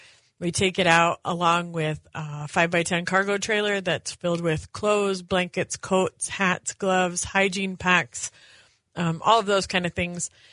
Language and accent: English; Nebraska, United States; and like I'm from Nebraska, so it snows there in October also.